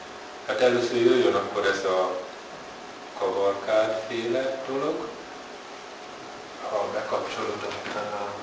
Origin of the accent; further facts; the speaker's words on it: Hungary; Büszke vagyok arra, hogy magyar vagyok, és vagyunk